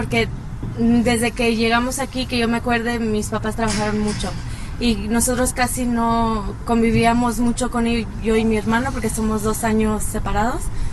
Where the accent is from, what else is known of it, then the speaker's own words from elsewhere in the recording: Irapuato, Guanajuato, Mexico; born there; En Irapuato, Guanajuato.